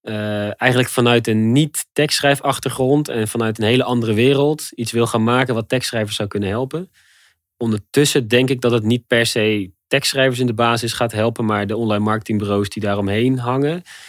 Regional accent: Rijnsburg, South Holland, Netherlands; Ik kom uit Rijnsburg, dat ligt vlakbij Leiden. Daar zitten allemaal bloemenbedrijven.

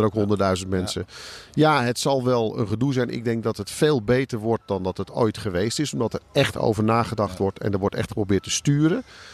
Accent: Netherlands; Daar zijn we als Nederlanders natuurlijk helemaal geen moeite mee. Dat doen we het hele jaar.

